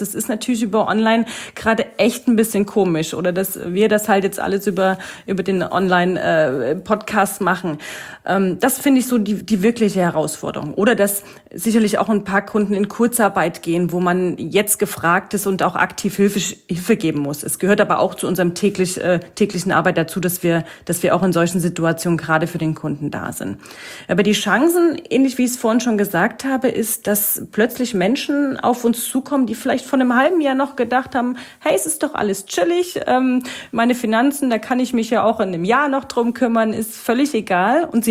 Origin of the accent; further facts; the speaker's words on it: East Germany, Germany; ich bin eigentlich ein Ossi-Mädel und ich komme ursprünglich aus dem Osten und man hatte nie viel und man ist eigentlich auch sehr sicherheitsbewusst und sehr sparsam.